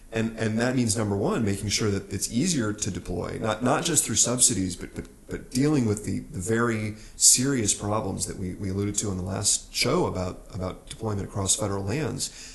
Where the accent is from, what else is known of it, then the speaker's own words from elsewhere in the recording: New Mexico, United States; I'm from New Mexico. We are two white guys, but we did grow up either very near Indian country or worked with it.